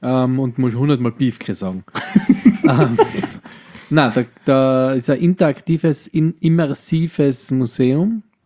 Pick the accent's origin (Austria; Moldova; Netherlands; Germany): Austria; Wirklich was es bei uns in Österreich so noch nicht gibt.